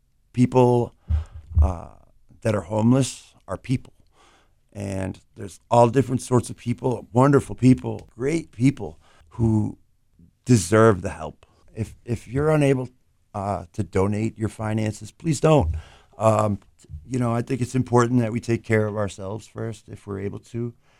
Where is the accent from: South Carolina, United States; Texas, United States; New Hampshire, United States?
New Hampshire, United States; moved away as an adult; now in Portland, United States; I'm actually from New Hampshire, and I came up here about 9 years ago.